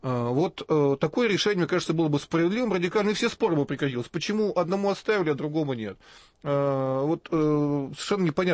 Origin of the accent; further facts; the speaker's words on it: Perm, Perm Krai, Russia; недавно на моем родном городе Перми было близко к этому делу